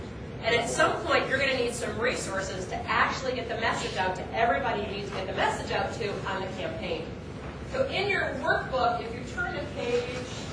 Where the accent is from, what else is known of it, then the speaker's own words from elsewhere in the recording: Ohio, United States; I grew up in Ohio and went to Kent State University and majored in political campaign management.